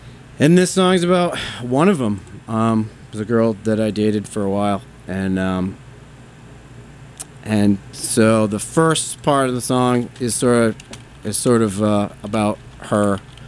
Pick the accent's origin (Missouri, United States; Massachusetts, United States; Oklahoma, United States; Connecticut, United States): Massachusetts, United States; Middleboro; Well, so, you know, I grew up in Middleboro, and I still live in Middleboro, and I have a lot of friends there.